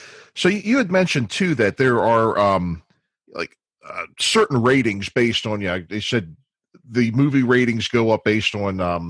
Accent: Baltimore, Maryland, United States; Yeah, I'm originally from Baltimore

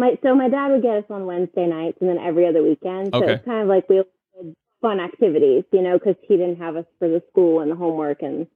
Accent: Florida, United States; We don't have them in Georgia, but I grew up in Florida, so Taco Bell, 7-Eleven, get Slurpees

